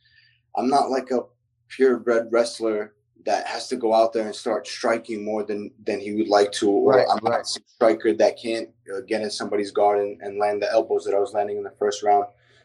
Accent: Brooklyn, New York, United States; English is a second language; Yes, I grew up in Brooklyn.

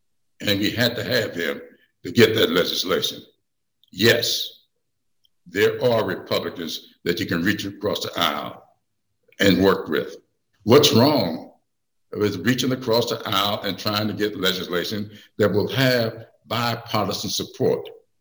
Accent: the South, United States; I grew up in the South. I grew up having to really not share a sidewalk with a white person.

